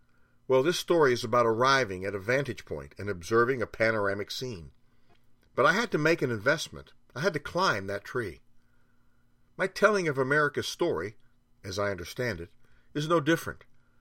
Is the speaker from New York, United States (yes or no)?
no; Ohio, United States; my youthful days growing up in Ohio. I spent my 11th year in the Cleveland bedroom community of Parma, 10 miles due south of the big city.